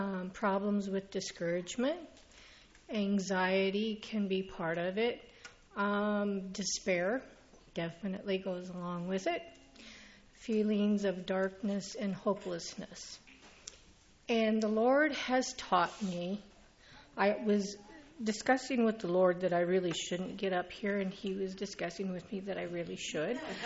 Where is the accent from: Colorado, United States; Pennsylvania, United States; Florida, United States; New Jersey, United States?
Colorado, United States; also born or lived in Texas; now in Oregon, United States; I'm originally from Colorado, then moved to Texas, and now I'm in Oregon.